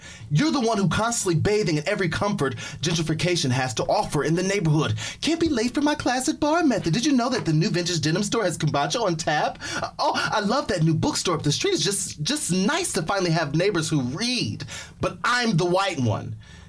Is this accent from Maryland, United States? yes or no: no; Fort Wayne, Indiana, United States; I'm from Fort Wayne, Indiana.